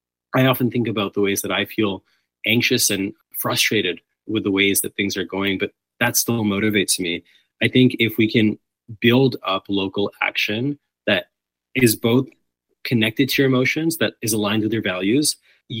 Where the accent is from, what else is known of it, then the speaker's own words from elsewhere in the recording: British Columbia, Canada; And it seems like as a British Columbian, I guess what I'm thinking here is that the conversation only becomes huge when these fires impact the power centers in Toronto and Ottawa.